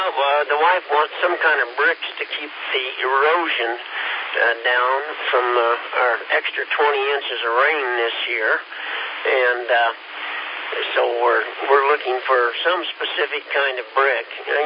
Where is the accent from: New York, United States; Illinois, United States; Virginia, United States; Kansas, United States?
Kansas, United States; moved away; I'm originally from Kansas. Been down here going on 10 years.